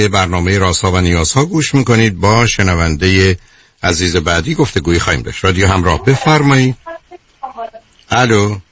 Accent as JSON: {"language": "Persian", "country": "Iran", "said": "ما چون ایرانی هستیم"}